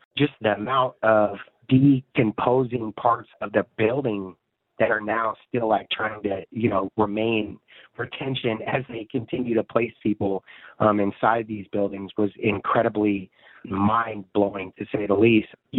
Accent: Tacoma, Washington, United States; I'm from Tacoma, Washington. I grew up in the hilltop area of Tacoma

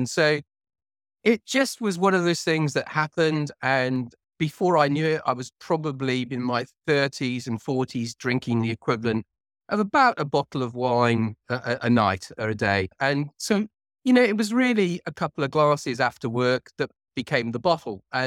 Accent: Cardiff, Wales, United Kingdom; now in England; I live in the UK. I'm originally from Cardiff, which is the capital of Wales, which is part of the UK. And I now live in England near London.

